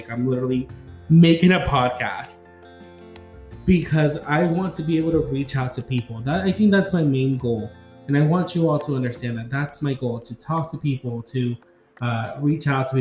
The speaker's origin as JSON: {"language": "English", "region": "Kansas", "country": "United States", "said": "And like I said, I'm 20 some years old. I am from Kansas."}